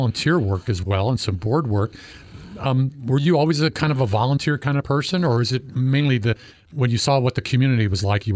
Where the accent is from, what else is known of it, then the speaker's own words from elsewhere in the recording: Tucson, Arizona, United States; I'm from Tucson.